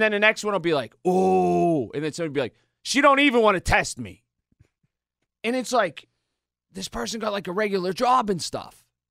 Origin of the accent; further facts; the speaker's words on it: Sharpsburg, United States; there's some people I grew up with in Sharpsburg.